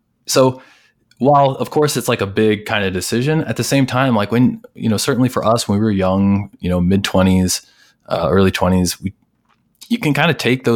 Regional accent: Missouri, United States; And maybe we like to think that we're originally from Missouri, so we have those Midwestern sort of values where we're pretty easygoing and we don't get very flustered.

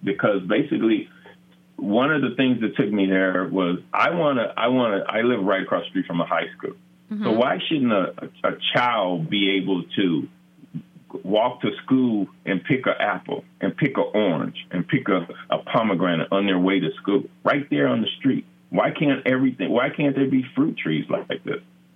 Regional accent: Los Angeles, California, United States; growing up in South Central and seeing availability and then, you know, you had to go to other neighborhoods to get healthy food

